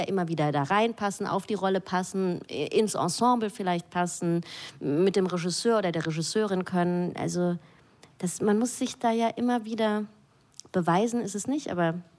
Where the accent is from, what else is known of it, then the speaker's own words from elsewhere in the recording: Freudental, Baden-Württemberg, Germany; und ich bin in Freudenthal aufgewachsen.